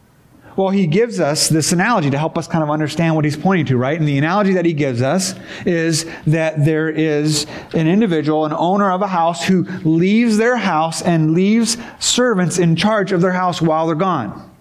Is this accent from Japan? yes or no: yes; Japan; also born or lived in Philippines; So my family, I grew up in Japan because my parents are missionaries. And so for high school, I got to go to boarding school in the Philippines.